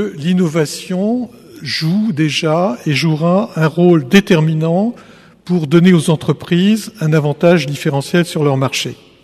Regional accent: France; nous sommes, en tant que Français

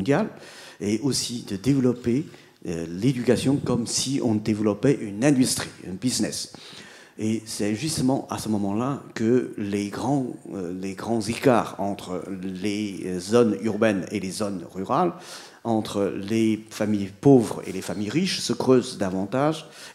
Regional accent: Shanghai, China; la maison où je vivais quand j'étais jeune, à Shanghai, dans les quartiers de l'Ouest, se trouvait justement dans les anciennes concessions françaises.

